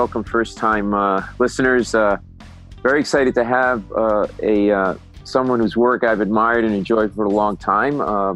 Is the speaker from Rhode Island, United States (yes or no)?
yes; Providence, Rhode Island, United States; Just for the record, I'm from Providence, Rhode Island. I grew up there.